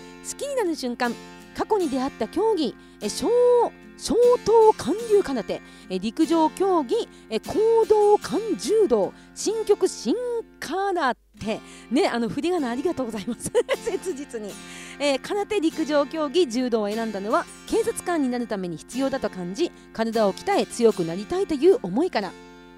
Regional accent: Hokkaido, Japan; accent: Hokkaido dialect; なんもなんもね、北海道弁出ちゃったけども

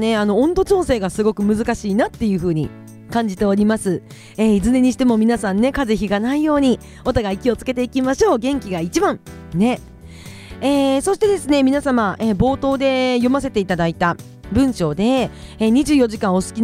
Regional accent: Kushiro, Hokkaido, Japan; 私の地元北海道釧路はですね、まだまだ雪が降る可能性もありますし

